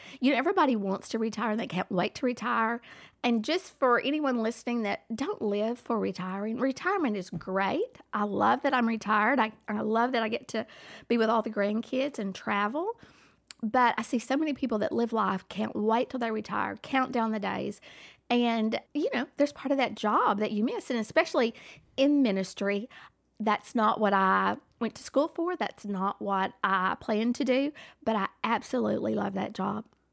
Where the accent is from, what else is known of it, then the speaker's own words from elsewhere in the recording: Lubbock, Texas, United States; I'm from Lubbock, Texas. Born and raised Texan. Decided to stay in Texas.